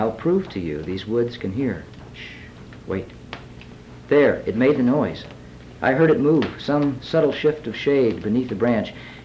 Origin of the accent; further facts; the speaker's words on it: Illinois, United States; because we came from Southern Illinois, but every Christmas and summer was back to the farm in Southern Illinois.